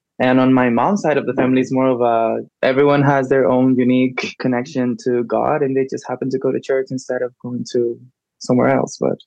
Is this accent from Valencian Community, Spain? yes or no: no; Balearic Islands, Spain; But growing up in Mallorca, I'm from Mallorca, the island in the Mediterranean